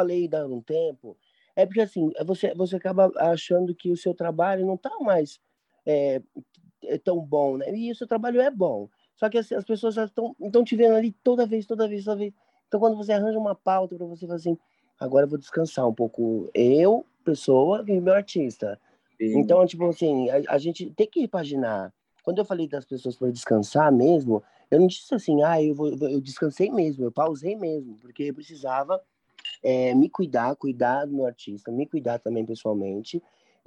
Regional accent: Campinas, São Paulo, Brazil; born there; Então, tipo, eu nasci em Campinas, né? Eu comecei pelo interior, pelo menos, né?

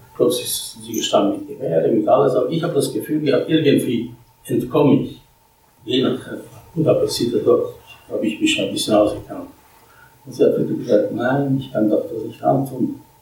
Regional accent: Bratislava, Bratislava Region, Slovakia; German is a second language; in Bratislava, also Pressburg, dort, wo ich meine Heimat stand.

